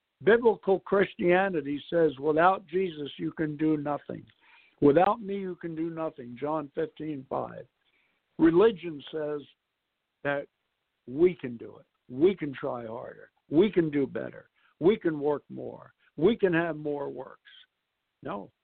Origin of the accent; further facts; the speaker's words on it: New York City, New York, United States; knowing I'm from New York City and I've probably been known to interrupt people at times